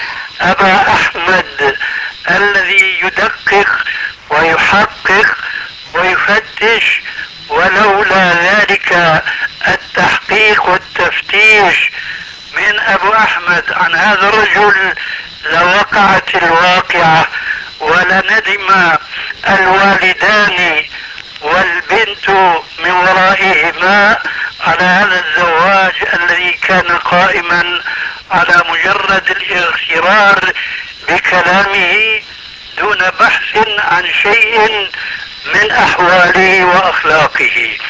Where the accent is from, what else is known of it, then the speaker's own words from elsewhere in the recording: Syria; عندنا في سوريا